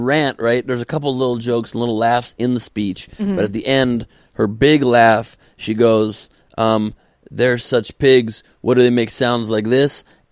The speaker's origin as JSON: {"language": "English", "town": "Beverly Hills", "region": "California", "country": "United States", "tie": "born or raised there", "said": "Beverly Hills High School."}